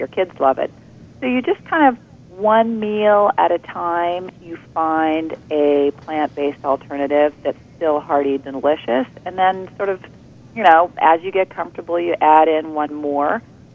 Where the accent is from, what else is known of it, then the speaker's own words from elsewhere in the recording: the South, United States; I come from the South and didn't think twice about it.